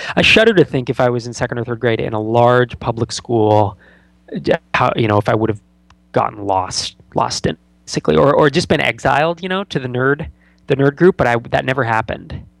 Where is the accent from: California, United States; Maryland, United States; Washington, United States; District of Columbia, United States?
California, United States; growing up in the Bay Area, I should have applied to Stanford and Santa Clara and a bunch of other universities.